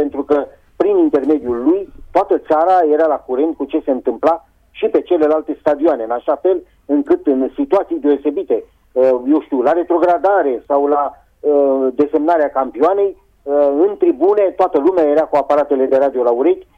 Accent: Roșiorii de Vede, Teleorman, Romania; now in Alexandria, Romania; din orașul natal, din Roșiorii de Vede, sau din orașul în care locuiesc acum, Alexandria.

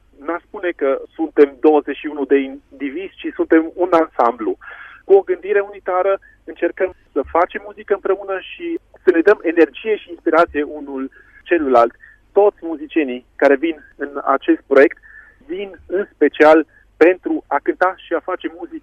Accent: Switzerland; eu evident sunt din Elveția

